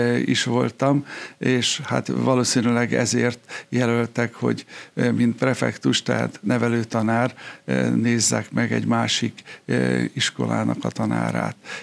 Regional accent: Bácsalmás, Bács-Kiskun, Hungary; Bácsalmásra, ahol én születtem, és ott indult az életem, és a tanári pályám is.

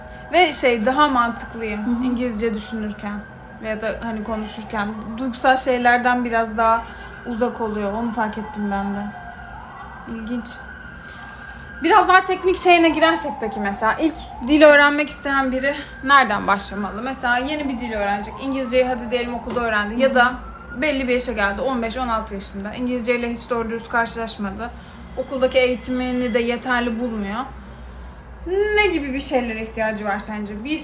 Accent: Istanbul, Turkey; tam biz İstanbul'da doğduk, büyüdük

